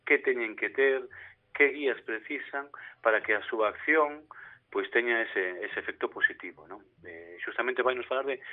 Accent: Galicia, Spain; para nós como galegos

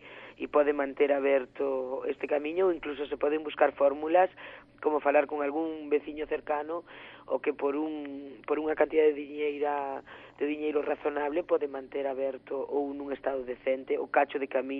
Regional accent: Galicia, Spain; como galega do terruño

